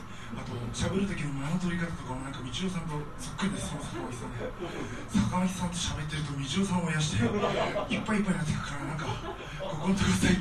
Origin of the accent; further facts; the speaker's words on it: Chiba, Japan; 自分の生まれ育ちは千葉県千葉市、というところなんですけど、まあ、都会なんだか田舎なんだか中途半端な街で、京葉工業地帯に立ち並んでる工場の煙突から出てる煙がそのまま追いかぶさったみたいな、ちょっぴりどんよりとしたような街なんですけど